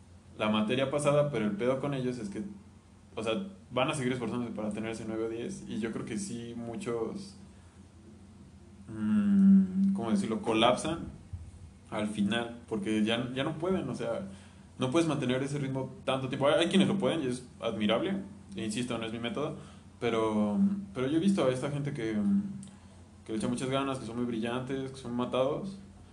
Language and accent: Spanish; Mexico City, Mexico; nosotros somos de México, precisamente de la Ciudad de México.